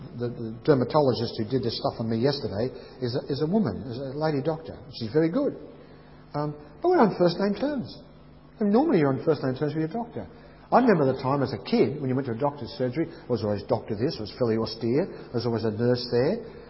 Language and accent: English; Mascot, New South Wales, Australia; I grew up in South Sydney, Mascot.